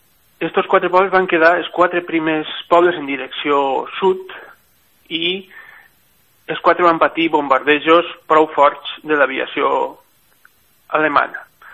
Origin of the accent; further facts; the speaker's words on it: Benassal, Valencian Community, Spain; jo sóc de Benassal, som de Benassal